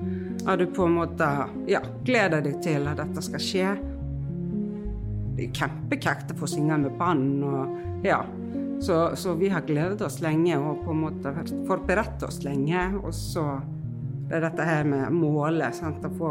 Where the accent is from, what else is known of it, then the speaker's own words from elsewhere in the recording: Iceland; Norwegian is a second language; now in Algerøy, Norway; Jeg kommer fra Island, har bodd her på Algerøy i 8 år.